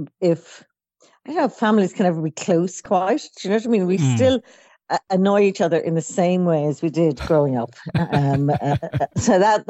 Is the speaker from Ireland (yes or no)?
yes; Dublin, Leinster, Ireland; I grew up in Dublin, Ireland, where I still live, though not quite in the same house